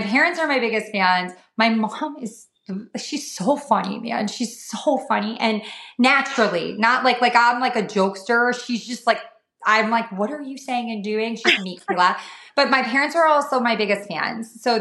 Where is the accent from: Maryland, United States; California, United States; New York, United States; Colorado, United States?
New York, United States; Like I'm from New York too. Like I hate to like be like that, but it is true. It's a mentality.